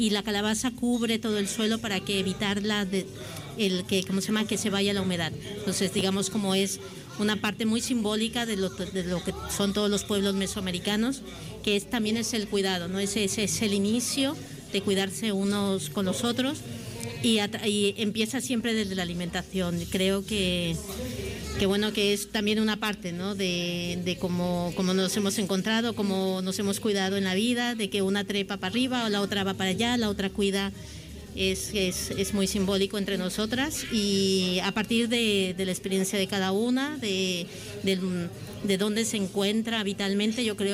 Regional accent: Mexico; moved away; yo hace 24 años que vine de México, vine a este barrio

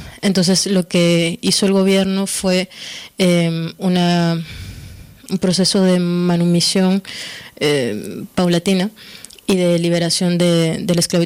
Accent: Peru; born there; Yo soy de Perú, nacida en Perú, igual que mis padres. Lo único que mi padre es mitad peruano, mitad japonés. Del lado de su padre es japonés, del lado de su madre peruano.

